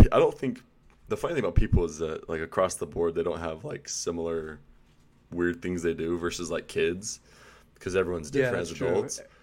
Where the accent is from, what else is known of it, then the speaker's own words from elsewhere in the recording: Utah, United States; also born or lived in Chicago; Like, Leah grew up in Tucson. I grew up in Utah, right? Partly Chicago, too.